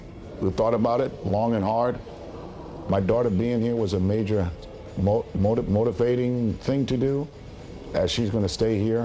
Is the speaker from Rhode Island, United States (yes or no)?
yes; Rhode Island, United States; being born and raised in Rhode Island, being the head coach of Providence College, who I love.